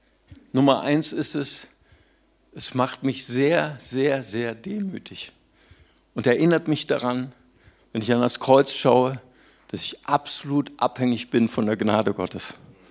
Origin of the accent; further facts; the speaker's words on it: North Rhine-Westphalia, Germany; ich komme ja aus dem Rheinland, nicht wahr?